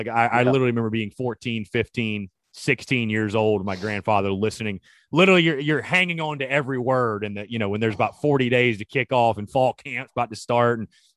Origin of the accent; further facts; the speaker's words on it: North Augusta, South Carolina, United States; We grew up around the North Augusta area, whatever.